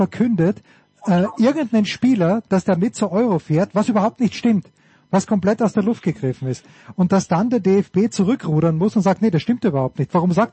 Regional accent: Austria; für mich als Österreicher.

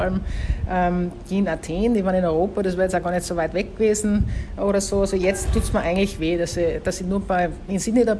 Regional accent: Tyrol, Austria; now in Australia; ich fühle mich natürlich nicht als Australierin, ich liebe Australien und Tirolerin, das kann man nicht mehr ändern, ich glaube, das hört man eh.

